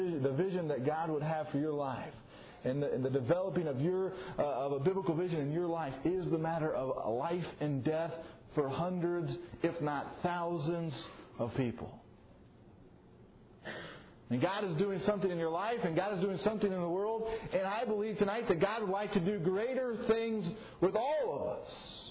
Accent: Missouri, United States; I grew up in Missouri. It was the St. Louis Cardinals.

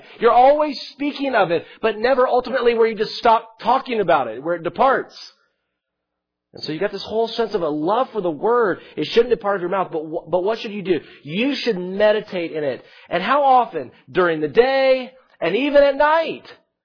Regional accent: South Carolina, United States; Now, I'm not from Minnesota. I'm from South Carolina.

